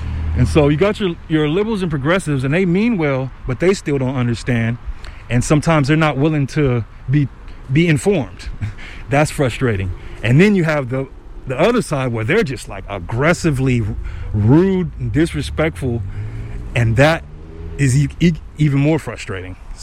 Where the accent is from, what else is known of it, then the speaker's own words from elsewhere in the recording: Los Angeles, California, United States; moved away; I came out here from Los Angeles, South Central, man. And it was a really violent time in South Central when I left, about 95, early 90s.